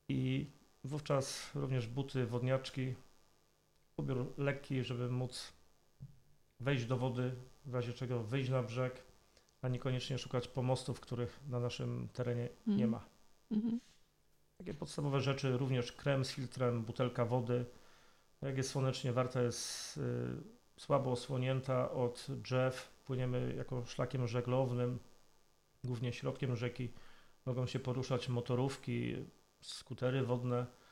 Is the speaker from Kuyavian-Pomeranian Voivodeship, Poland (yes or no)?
no; Rogalinek, Greater Poland Voivodeship, Poland; also born or lived in Poznań; Ja mieszkam w Rogalinku od urodzenia z drobną przerwą, kiedy mieszkałem w Poznaniu. Od 15-16 lat ponownie jestem stałym mieszkańcem Rogalinka. Od urodzenia mieszkając nad Wartą.